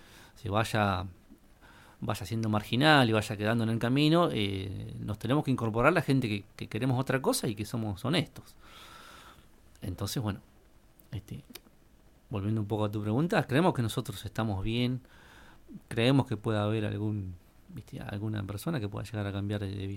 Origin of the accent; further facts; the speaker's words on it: Argentina; la realidad es que somos todos argentinos los que estamos acá